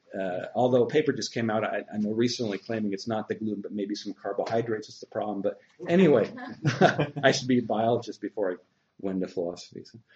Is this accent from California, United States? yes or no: yes; California, United States; And I'm from California with wine, so you know that also may have jumped out at me.